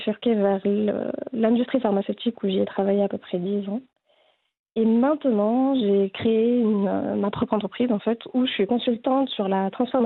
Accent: Casablanca, Casablanca-Settat, Morocco; moved away as an adult; now in Switzerland; Je suis née et j'ai grandi à Casa. Ensuite, je suis venue en Suisse pour faire mes études de pharmacie.

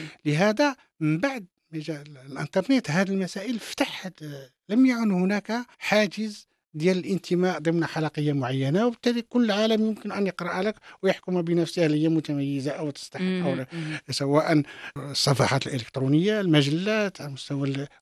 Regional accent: Morocco; وبالتالي كان هذا الإشكال هذا كان محطوط عندنا في المغرب.

